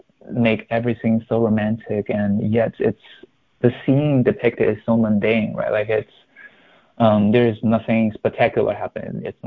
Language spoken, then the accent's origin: English; Shanghai, China; I'm from Shanghai, China originally. And when I studied in US, I just feel so out of place because people keep saying these references I never heard of.